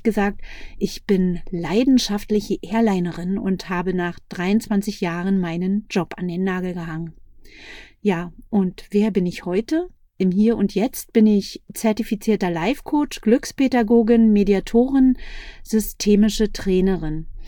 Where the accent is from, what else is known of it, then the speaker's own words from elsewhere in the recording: Berlin, Germany; Ich komme aus Berlin, bin 47 Jahre jung